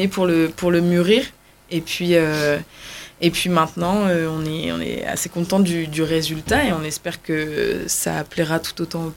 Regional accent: Arras, Hauts-de-France, France; Et puis, on est originaire d'Arras.

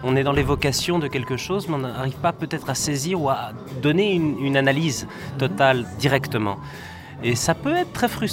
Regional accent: France; now in Brussels, Belgium; Moi j'habite à Bruxelles, je suis français mais j'habite à Bruxelles

